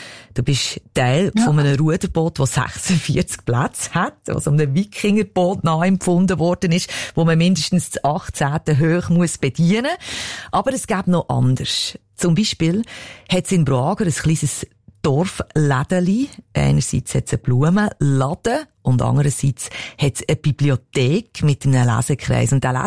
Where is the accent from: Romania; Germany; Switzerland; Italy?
Switzerland; dass man als Schweizer, wo man ja immer wieder hört, wir sind ja so auf Harmonie bedacht